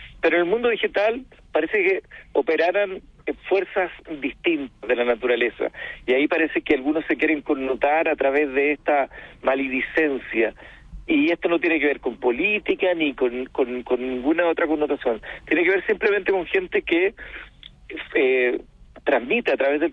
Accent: Chile; Querámonos un poquito más, si somos todos chilenos que queremos lo mejor para nuestras familias.

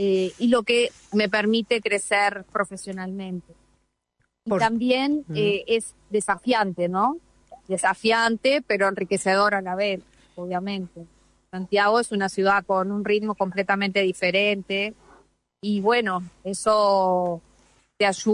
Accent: Uruguay; que es el hospital de referencia de Uruguay, que es de donde yo soy

